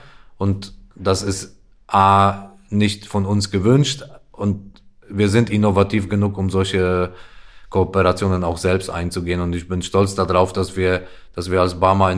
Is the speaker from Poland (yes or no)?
yes; Poland; Und auch in meinem Heimatland Polen sieht die Versorgung komplett anders aus.